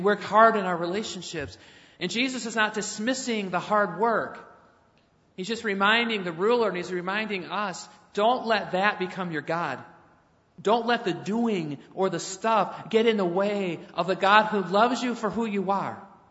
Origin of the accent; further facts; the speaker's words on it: Detroit, Michigan, United States; We're Americans, right? We work hard. We're from Detroit, right? We work hard.